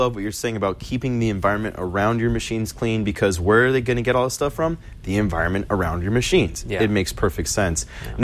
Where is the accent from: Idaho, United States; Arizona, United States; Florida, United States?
Arizona, United States; Phoenix; now in San Francisco, United States; I'm from Phoenix and you got AC everywhere, right. But you still had, it's also like the desert, it's dusty.